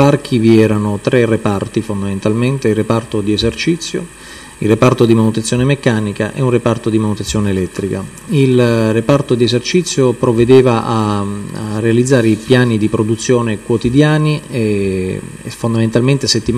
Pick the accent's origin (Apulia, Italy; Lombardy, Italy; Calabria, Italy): Apulia, Italy; Taranto; born there; Sì, vivo a Taranto, sono nato a Taranto.